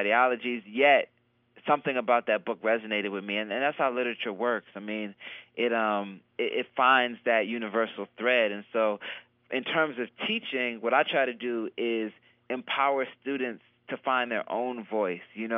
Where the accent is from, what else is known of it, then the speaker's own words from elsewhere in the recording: Philadelphia, Pennsylvania, United States; You know, everyone I grew up with in Philly, we had what we call hip-hop Tourette's.